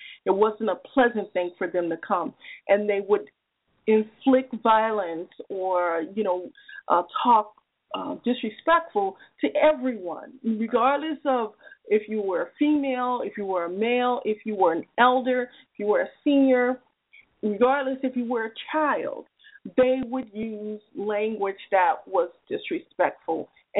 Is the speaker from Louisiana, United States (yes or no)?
yes; New Orleans, Louisiana, United States; my experiences growing up in New Orleans, Louisiana, where we had a lot of internal violence in our community, but we had a community.